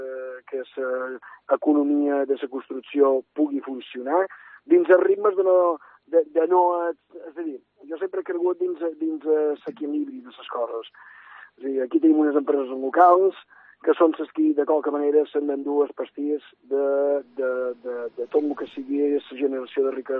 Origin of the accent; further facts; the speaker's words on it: Balearic Islands, Spain; qui som menorquins.